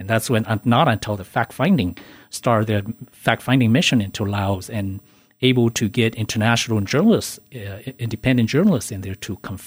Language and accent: English; United States; And those were my friends that I grew up with. It was very, very difficult growing up in the United States.